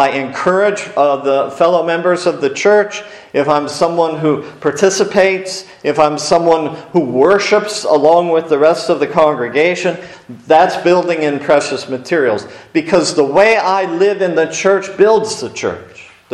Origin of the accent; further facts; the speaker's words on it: Erie, United States; when I grew up in Erie, I was part of a church that had started 2 or 3 years before I was born.